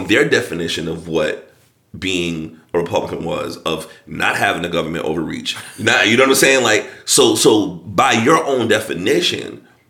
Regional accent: the South, United States; I would imagine that we have more shared experiences of being Black people growing up in the South than differences, right?

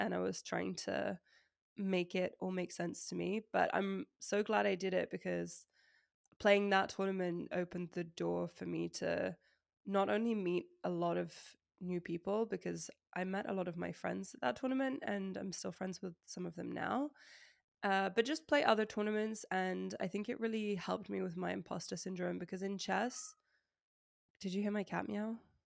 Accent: Jersey; But I'm from Jersey in the Channel Islands and we didn't have any chess tournaments.

